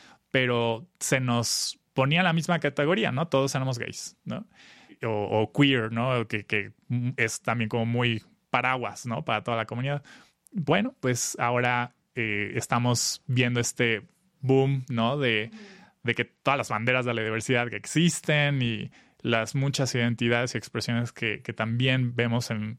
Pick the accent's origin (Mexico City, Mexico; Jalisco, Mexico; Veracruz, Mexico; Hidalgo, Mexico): Mexico City, Mexico; crecí a secundaria, prepa en Ciudad de México.